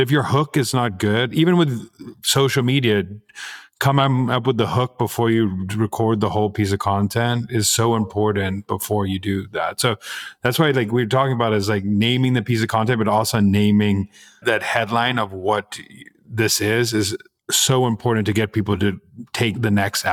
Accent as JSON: {"language": "English", "country": "South Africa", "said": "I'm also South African and I grew up on just meat and like, potato type thing."}